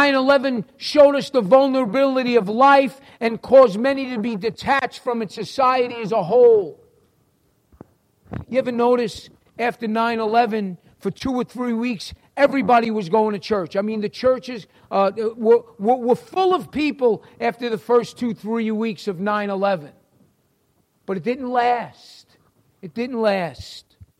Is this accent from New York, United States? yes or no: yes; New York City, New York, United States; accent: New York; And if you can recognize my accent, I am from New York City.